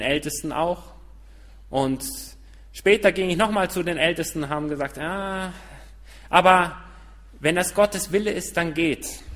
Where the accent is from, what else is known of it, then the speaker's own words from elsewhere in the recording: Uruguay; German is a second language; also born or lived in Argentina; now in Germany; Ich bin in Uruguay aufgewachsen und dann später dann auch nach Argentinien gekommen und dann zum Studium nach Deutschland gekommen.